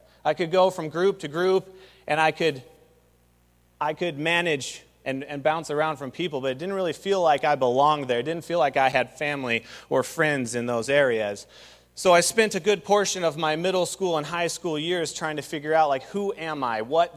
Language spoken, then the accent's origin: English; Cashmere, Washington, United States; now in Seattle, United States; I grew up in Kashmir, population 3,000, and that was just fine with me. But I moved to Seattle